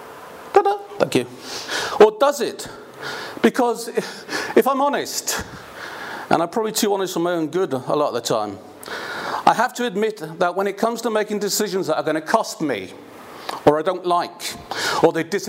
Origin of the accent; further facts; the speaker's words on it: Belfast, Northern Ireland, United Kingdom; Now, though I was born in Loyalist Belfast and raised to be a royalist